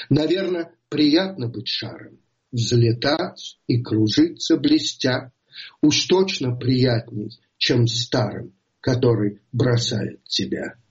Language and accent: Russian; Russia; узнав, что мы из России